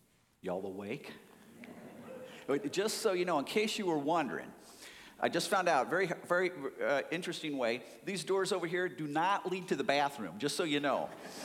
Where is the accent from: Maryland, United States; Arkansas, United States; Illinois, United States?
Illinois, United States; Chicago; I grew up in Chicago. My dad was into oil.